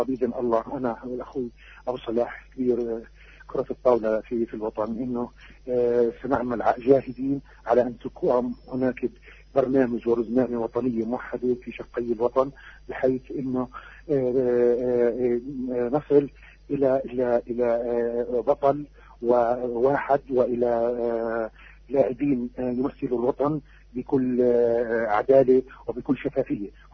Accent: Palestine; إحنا كشعب فلسطيني

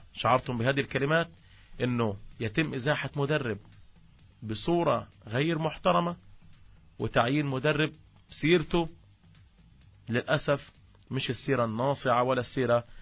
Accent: Palestine

